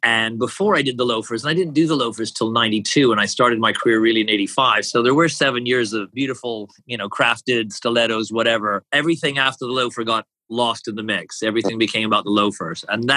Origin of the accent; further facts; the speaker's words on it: Canada; oh, I'm Canadian.